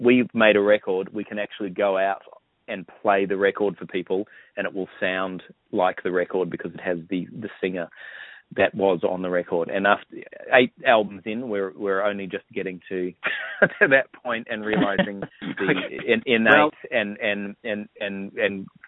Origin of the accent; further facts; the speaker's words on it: Auckland, New Zealand; also born or lived in Tauranga; I grew up in Auckland, although I did spend a bit of time in Tauranga as a youngster as well.